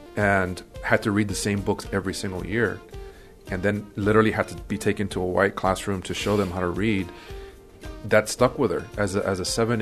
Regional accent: Kingsville, Texas, United States; I'm born and raised in Kingsville. You know, I think having gone through public schools in Texas and understanding Texas, you have to learn Texas history.

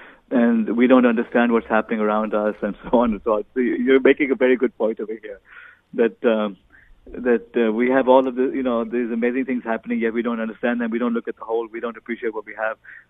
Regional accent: India; born there; I was born in India. You go back to ancient India, what we valued was knowledge, enlightenment.

